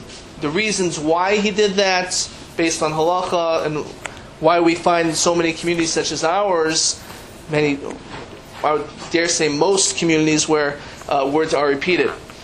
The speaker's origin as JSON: {"language": "English", "town": "New London", "region": "Connecticut", "country": "United States", "tie": "born there", "said": "In my community, in where I was born in New London, Connecticut"}